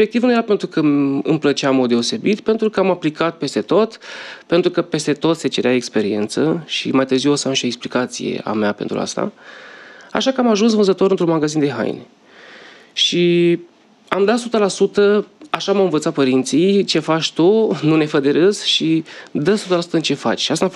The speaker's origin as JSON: {"language": "Romanian", "town": "Iași", "region": "Iași County", "country": "Romania", "moved": "yes", "lives_now": "Bucharest, Romania", "said": "accentul este al meu, sunt din Iași, sunt uneșean, mutat de 6 ani în București."}